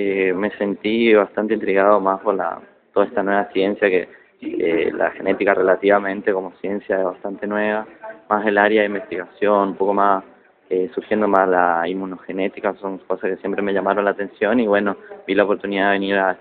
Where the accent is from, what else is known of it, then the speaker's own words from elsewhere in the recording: Jardín América, Misiones, Argentina; No, soy de Misiones, sí, pero más del interior de Jardín América.